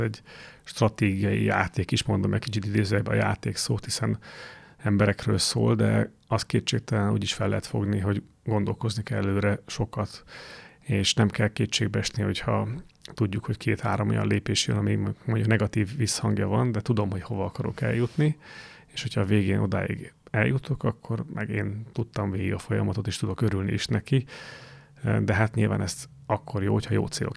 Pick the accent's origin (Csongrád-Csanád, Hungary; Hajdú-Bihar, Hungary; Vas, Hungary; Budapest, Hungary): Vas, Hungary; Szombathely; én született szombathelyi vagyok, és a felmenői is szombathelyiek, egészen pontosan a négy nagyszülőmből hárman, mert a anyai nagymamám ő Veszprém megyéből származik